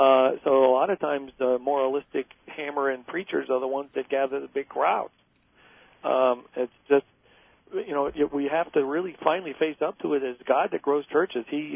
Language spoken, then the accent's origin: English; Miami, Florida, United States; also born or lived in Evansville, Indiana / St. Louis; Yeah, I was from Miami before I went to the seminary, so coming back down here was not a terrible big change.